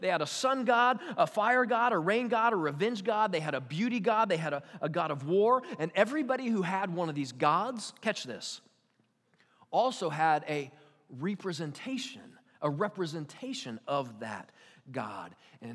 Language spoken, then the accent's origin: English; Kansas, United States; I grew up in Kansas. It was a wonderful place to grow up. It's a wonderful place to be from, right?